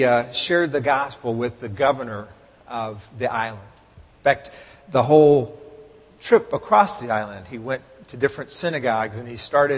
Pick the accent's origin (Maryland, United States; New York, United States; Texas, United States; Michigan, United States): Texas, United States; When I grew up in Texas, which was at the buckle of the Bible Belt, but back in the 60s in the South, people knew the Bible.